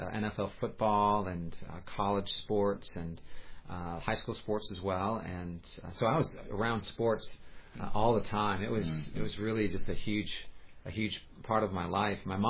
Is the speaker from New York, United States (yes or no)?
no; Santa Clara, California, United States; Santa Clara, of course, is in Silicon Valley. I grew up right down the street from Hewlett Packard, and went to Cupertino High School, where just really a block from Apple Computers